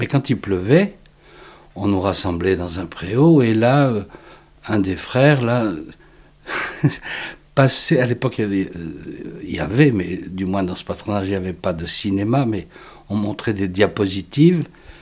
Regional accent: Oran, Oran Province, Algeria; Moi, quand j'étais petit, je vivais à Oran, en Algérie

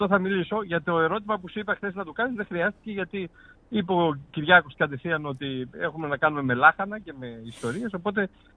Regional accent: Germany; Επειδή εγώ μεγάλωσα στη Γερμανία και ξέρω την οτροπία των Γερμανών

